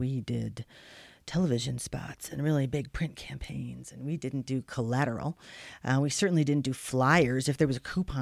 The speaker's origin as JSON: {"language": "English", "town": "Cleveland", "region": "Ohio", "country": "United States", "tie": "born or raised there", "lives_now": "Park City, United States", "said": "We were either going to go to Cleveland, my hometown, or Park City, Jim's hometown."}